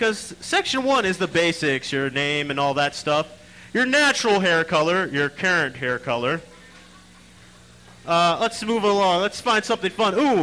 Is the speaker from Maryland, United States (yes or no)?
yes; Maryland, United States; Well, the reason that question's on there is because I'm from Maryland, and in the state of Maryland, any act of fellatio is illegal.